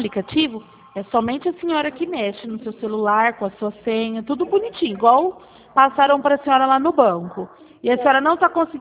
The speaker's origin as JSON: {"language": "Portuguese", "town": "Araçatuba", "region": "São Paulo", "country": "Brazil", "said": "Eu sou de Araçatuba, do estado de São Paulo."}